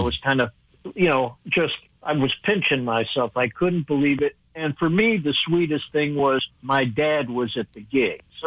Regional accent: Norwalk, Connecticut, United States; I grew up in Norwalk, Connecticut, and my parents heard about a benefit concert that was being held for the NAACP at Leonard Bernstein's summer home in Fairfield, Connecticut.

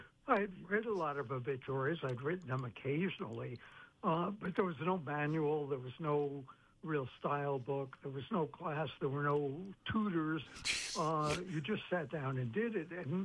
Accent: Brooklyn, New York, United States; It's especially important because growing up in Brooklyn, my family culture was to deny death.

